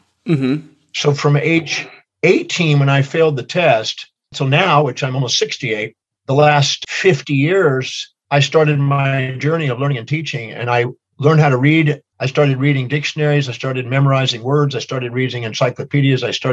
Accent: Houston, Texas, United States; also born or lived in Richmond, Texas; When I hit 12 going on 13, I moved from Houston, Texas to Richmond, Texas, where I didn't have a bunch of smart kids.

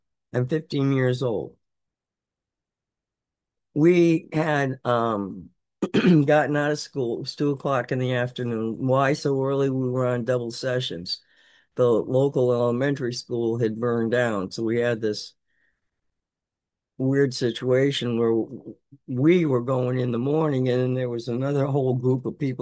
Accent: Massachusetts, United States; I was a fan of his. I grew up in Massachusetts.

